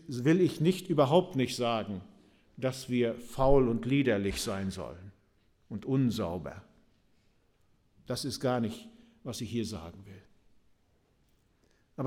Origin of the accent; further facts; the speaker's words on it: Germany; in unserem Land, wir sind Deutsche, wir sind strebsam, wir sind arbeitsam